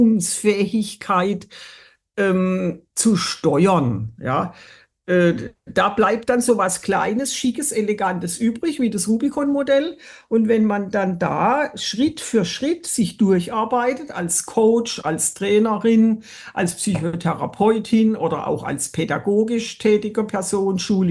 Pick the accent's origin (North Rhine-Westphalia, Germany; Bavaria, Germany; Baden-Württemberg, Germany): Baden-Württemberg, Germany; Also ich bin ja Badenerin, wie man hört. Nicht Schwäbin, sondern Badenerin.